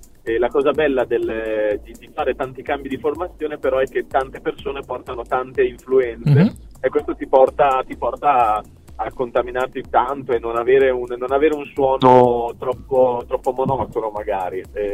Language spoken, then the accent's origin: Italian; Ferrara, Emilia-Romagna, Italy; siccome siamo di Ferrara, a Ferrara componente fondamentale della vita è la nebbia